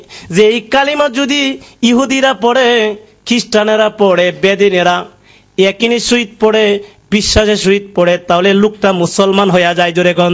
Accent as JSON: {"language": "Bangla", "town": "Kuliarchar", "region": "Dhaka Division", "country": "Bangladesh", "tie": "born or raised there", "said": "আমাদের কিশোরগঞ্জ উপজেলা কুঠিয়াদি উপজেলাতে, আমার বাড়ি কুঠিয়াদি উপজেলাতে"}